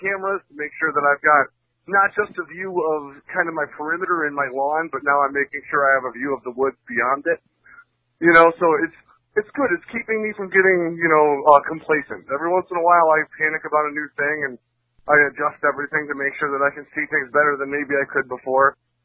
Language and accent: English; Massachusetts, United States; accent: Boston; I'm clearly from the Boston area. I'm a little too Irish for some of the people around here.